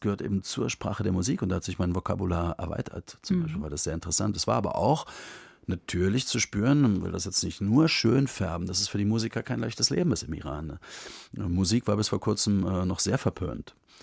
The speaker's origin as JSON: {"language": "German", "region": "East Germany", "country": "Germany", "tie": "born or raised there", "said": "Ich bin in der DDR groß geworden"}